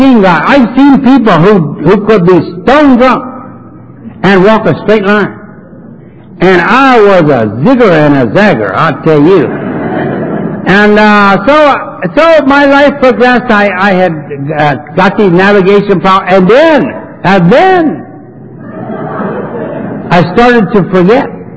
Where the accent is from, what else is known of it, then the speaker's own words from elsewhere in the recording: Philadelphia, Pennsylvania, United States; I was in the city of Philadelphia, born and raised in Kensington.